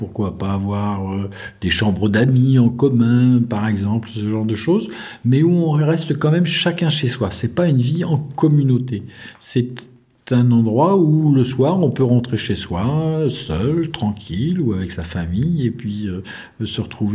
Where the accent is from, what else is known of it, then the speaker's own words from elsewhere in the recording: Paris, Île-de-France, France; now in La Capelle-Cabanac, France; Moi, ça fait 20 ans que j'habite à La Capelle Cabanac. Je suis pas capellois d'origine, je suis parisien d'origine.